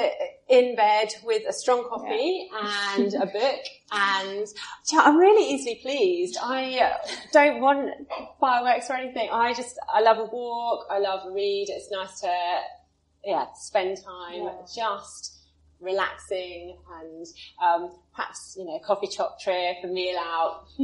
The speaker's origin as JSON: {"language": "English", "town": "Ipswich", "region": "East of England", "country": "United Kingdom", "tie": "born or raised there", "said": "I am definitely an Ipswich girl. So I was born in Ipswich Hospital back in 1982, and I was just thinking, I've moved away three times from Ipswich, but I've always come back. So yes, I'm definitely an Ipswich girl."}